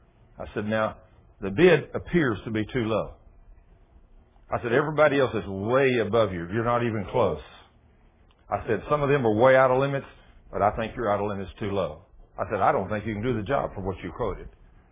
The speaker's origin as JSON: {"language": "English", "region": "Texas", "country": "United States", "said": "I said, but I'm from Texas. I'm not from Chicago."}